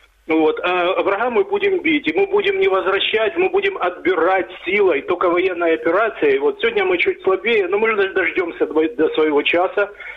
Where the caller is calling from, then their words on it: Dnipro, Dnipropetrovsk Oblast, Ukraine; Я звоню из города Днепр. … Это тот город, который находится, вы знаете, чуть больше 200 километров от линии фронта.